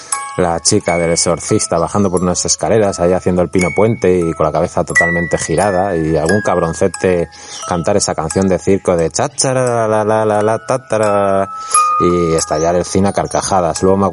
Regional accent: Valladolid, Castile and León, Spain; yo soy de Valladolid, una ciudad muy fría, donde es bastante difícil ligar.

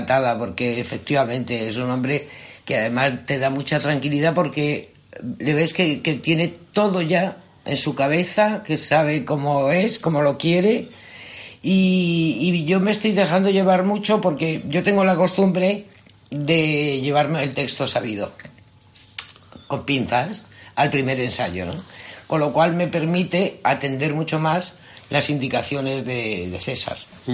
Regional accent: Madrid, Community of Madrid, Spain; yo soy madrileña, pero soy 50% murciana. Mi madre es murciana

